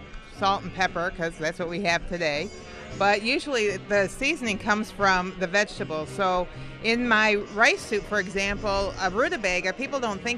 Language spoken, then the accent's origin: English; Lansing, Michigan, United States; We're from Lansing, so this is our home